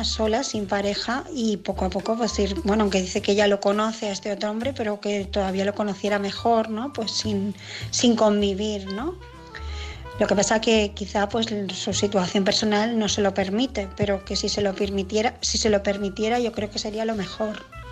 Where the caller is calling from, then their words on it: Barcelona, Catalonia, Spain; de Barcelona